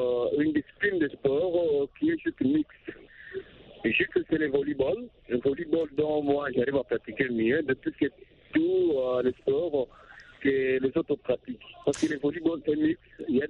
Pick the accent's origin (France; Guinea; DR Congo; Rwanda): DR Congo; chez nous en RDC